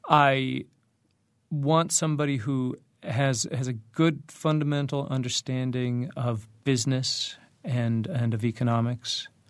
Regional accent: Colorado Springs, Colorado, United States; also born or lived in Maine; I grew up in Colorado Springs, and I ended up going to college in Maine

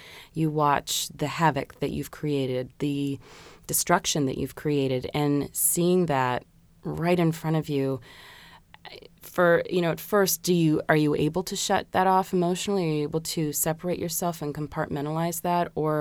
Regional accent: Colorado, United States; born there; also born or lived in California / St. Louis / Maine / Virginia; I was born in Colorado, but we lived from California to St. Louis to Maine to Virginia.

